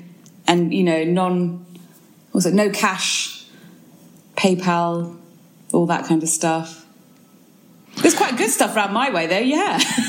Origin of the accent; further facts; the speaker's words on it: Tunbridge Wells, South East England, United Kingdom; I was born and bred in Tunbridge Wells, but my parents are Iranian. We had Iranian values. So growing up, you know, in an Iranian household, we didn't do Christmas.